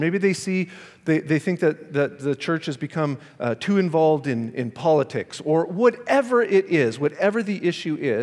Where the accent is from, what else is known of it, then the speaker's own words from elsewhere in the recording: Canada; also born or lived in California; And I did come from California, but I'm originally from Canada.